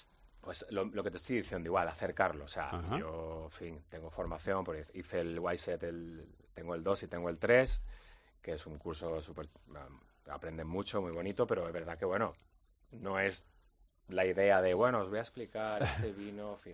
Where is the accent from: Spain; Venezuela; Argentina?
Spain; Ponferrada, Castile and León; born there; Claro, yo es que nací en Ponferrada.